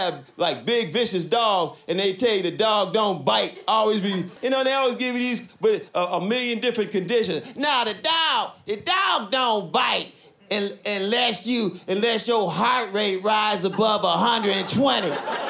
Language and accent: English; Chicago, Illinois, United States; I'm from Chicago.